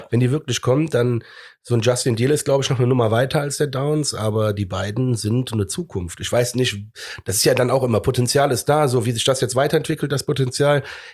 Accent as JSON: {"language": "German", "town": "Cologne", "region": "North Rhine-Westphalia", "country": "Germany", "said": "Aber so bekloppt sind wir Kölner ja."}